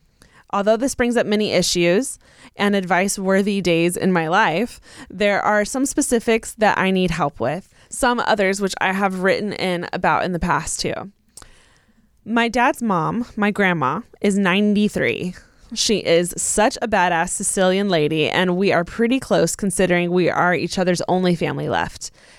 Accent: California, United States; I'm also from California.

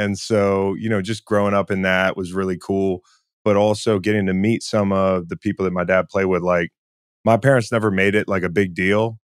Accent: Charlottesville, Virginia, United States; I'm in Virginia. I'm right outside Charlottesville.

